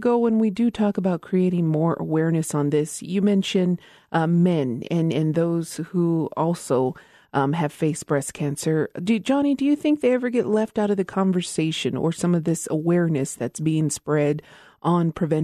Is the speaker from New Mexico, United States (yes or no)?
yes; Isleta Pueblo, New Mexico, United States; from Isleta Pueblo.